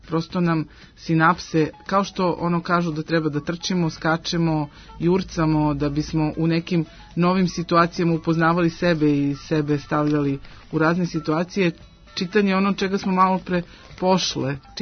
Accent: Serbia; ja sam Srpkinja

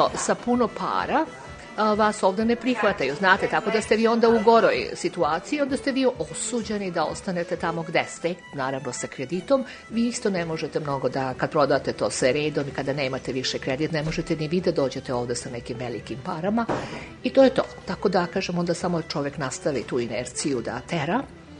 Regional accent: Belgrade, City of Belgrade, Serbia; ja sam rođena Beograđanka, ali sam otišla u Smederevo i radila sam u selima u okolini Smedereva.

